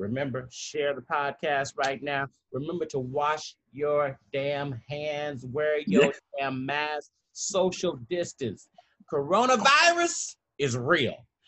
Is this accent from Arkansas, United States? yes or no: no; San Francisco, California, United States; I'm from San Francisco with the world's largest pride.